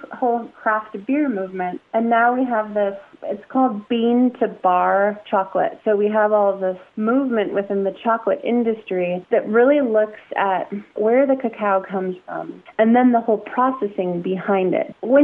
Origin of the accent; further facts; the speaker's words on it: Racine, Wisconsin, United States; born there; now in Madison, United States; I was born in Racine, Wisconsin, and I came here for school. I've established my family here